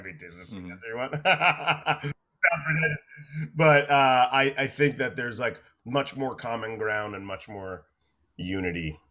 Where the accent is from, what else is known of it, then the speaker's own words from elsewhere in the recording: Florida, United States; I'm from Florida